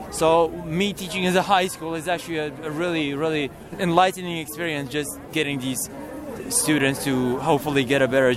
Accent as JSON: {"language": "English", "country": "Iran", "said": "I'm an immigrant as well. I'm from Iran"}